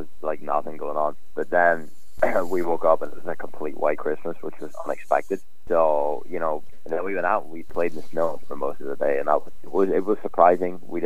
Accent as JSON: {"language": "English", "town": "Derry", "region": "Northern Ireland", "country": "United Kingdom", "tie": "born or raised there", "said": "I am from Ireland, yeah. I'm from the north of Ireland, Derry City. So it's where I grew up, it's where the whole … originates. It's a great town."}